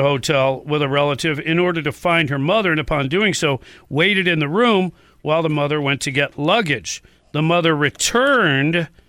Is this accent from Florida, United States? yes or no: yes; Florida, United States; We're from Florida. We see sharks all the time.